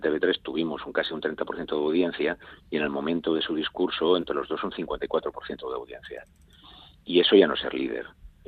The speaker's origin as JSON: {"language": "Spanish", "region": "Valencian Community", "country": "Spain", "said": "que tengo casi 60 años y que soy valenciano"}